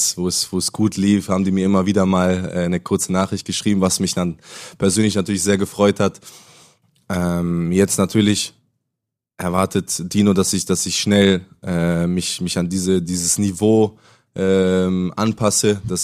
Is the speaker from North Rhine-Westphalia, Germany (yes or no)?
no; Hamburg, Germany; ich würde mich schon als Hamburger Jung, würde ich mich so nennen lassen, ist okay.